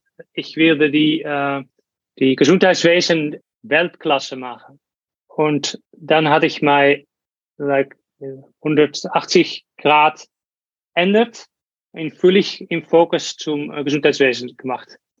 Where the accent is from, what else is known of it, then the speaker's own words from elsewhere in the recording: Netherlands; German is a second language; ich bin Holländer